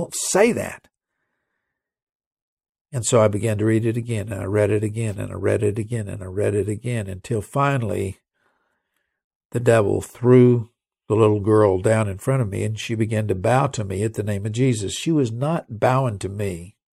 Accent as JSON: {"language": "English", "region": "England", "country": "United Kingdom", "first_language": "en", "said": "but I am an English person, and English is my language, believe it or not."}